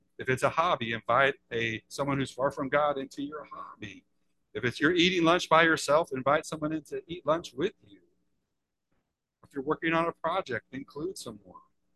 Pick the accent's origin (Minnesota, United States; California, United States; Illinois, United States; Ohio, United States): Illinois, United States; Decatur; born there; I was born in Decatur, Illinois, blue-collar capital of the world.